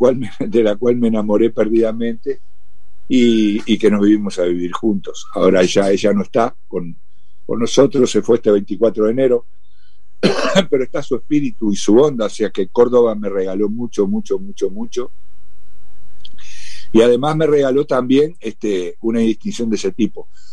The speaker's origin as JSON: {"language": "Spanish", "country": "Uruguay", "said": "nosotros somos de Uruguay"}